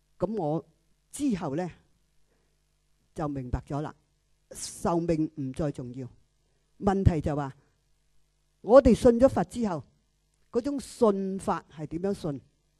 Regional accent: China; born there; 我不是在香港出生的，我在中国出生，是七几年就开始打算计划偷渡

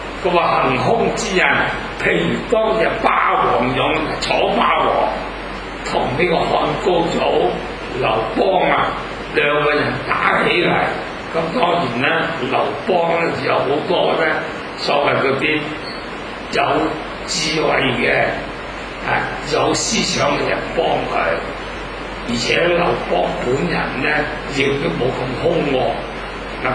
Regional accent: Hong Kong; 我就是香港人呢

